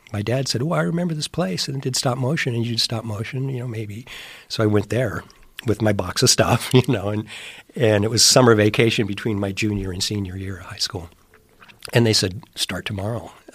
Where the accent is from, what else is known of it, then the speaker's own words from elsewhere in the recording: Covina, California, United States; I grew up in Covina, which is east of, you know, L.A., like 30 or 40 miles, and there wasn't anything film related out there.